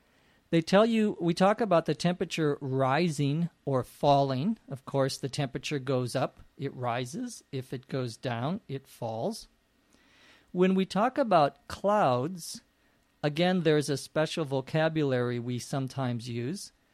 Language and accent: English; Minnesota, United States; now in Arizona, United States; I'm originally from Minnesota in the northwest or north central part of the United States.